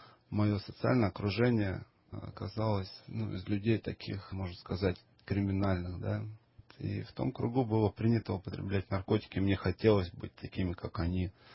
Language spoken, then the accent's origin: Russian; Moscow, Russia; Я сам из Москвы, в первом поколении москвич. Родители тоже приехали, кто откуда. Вот, а я москвич.